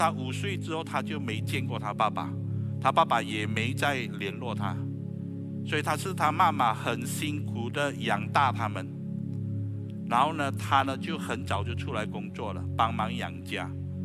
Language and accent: Chinese; Malaysia; 我是从马来西亚来